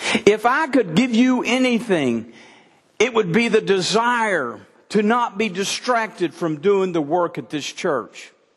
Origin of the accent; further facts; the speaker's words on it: Texas, United States; I'm a Texan, born and bred.